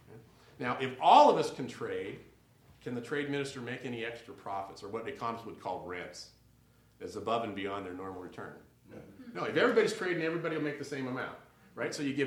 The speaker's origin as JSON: {"language": "English", "town": "Washington", "region": "District of Columbia", "country": "United States", "tie": "born or raised there", "said": "know it because he actually came back and played for the Washington Wizards. We're really bad. They're my hometown team, so it was an embarrassment."}